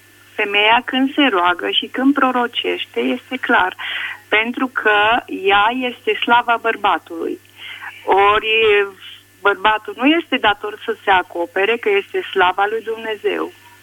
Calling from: Alba Iulia, Alba County, Romania; Sunt din Alba Iulia și vreau să spun și eu.

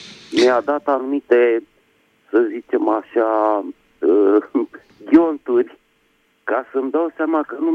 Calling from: Bucharest, Romania; din București

